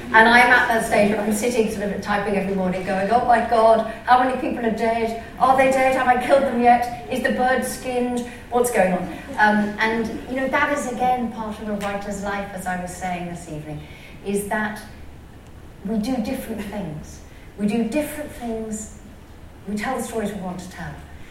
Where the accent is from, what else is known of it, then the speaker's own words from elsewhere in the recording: South East England, United Kingdom; I come from Sussex, born and bred